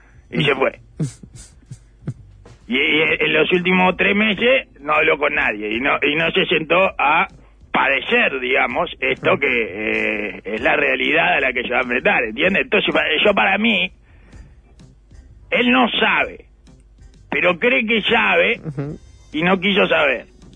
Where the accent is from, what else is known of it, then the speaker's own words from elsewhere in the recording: Uruguay; Porque soy uruguayo.